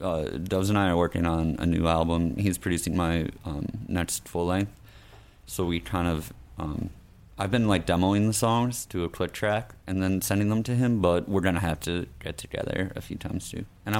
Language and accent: English; Pennsylvania, United States; It's also kind of weird because I'm from Pennsylvania. I still live in Pennsylvania.